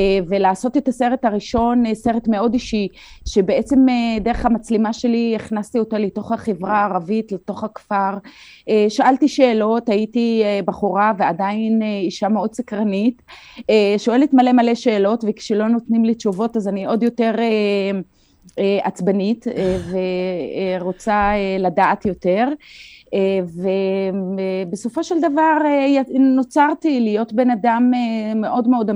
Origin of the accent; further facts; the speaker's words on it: Fureidis, Haifa District, Israel; אני בהחלט גדלתי בכמה עולמות. מצד אחד בית מסורתי בכפר שלי בפרידיס